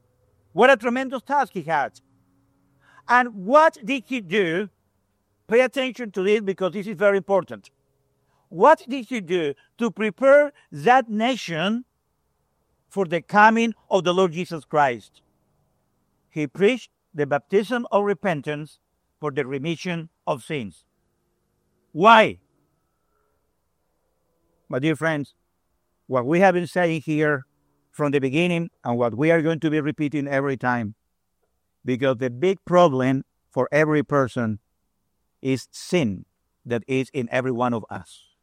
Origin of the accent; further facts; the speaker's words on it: Venezuela; English is a second language; now in Australia; I grew up in Venezuela. We drive like here.